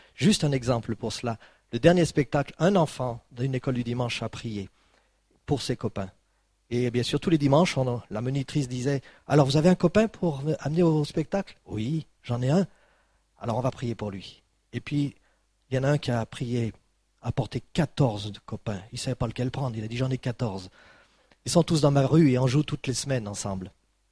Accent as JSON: {"language": "French", "country": "France", "said": "Mais bien sûr, je suis français et je suis là avec vous."}